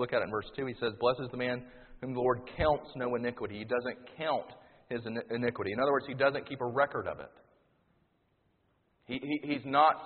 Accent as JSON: {"language": "English", "town": "Sumter", "region": "South Carolina", "country": "United States", "said": "one of the things I loved about moving back to Columbia is that because I'm from Sumter, I know all the back roads."}